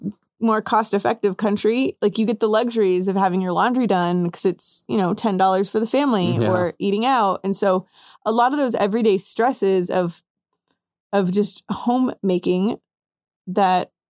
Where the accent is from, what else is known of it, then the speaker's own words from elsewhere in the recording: Wilmington, Delaware, United States; born there; also born or lived in Mexico; And I was born in Wilmington, Delaware, in the United States. But my mom is from Chihuahua, and I went to elementary school for a year in Mexico.